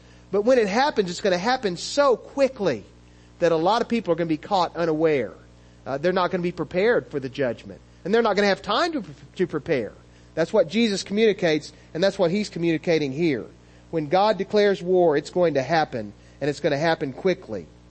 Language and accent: English; United States; But I'm an American. I live here. This is a land that I love.